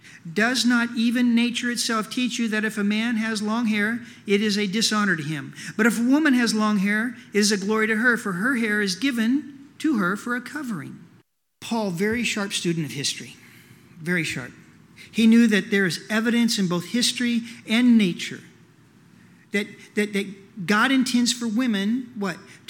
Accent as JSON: {"language": "English", "region": "Oklahoma", "country": "United States", "also_born_or_lived": "California", "said": "I'm from Oklahoma. She came out to visit. We're living in California."}